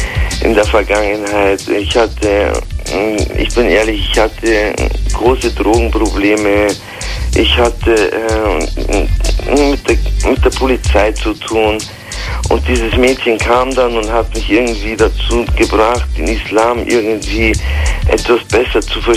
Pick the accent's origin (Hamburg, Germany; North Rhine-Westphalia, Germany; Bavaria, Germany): Bavaria, Germany; Ich komme aus Bayern und bin halt einfach auch ein bisschen religiös bei der Großmutter aufgewachsen.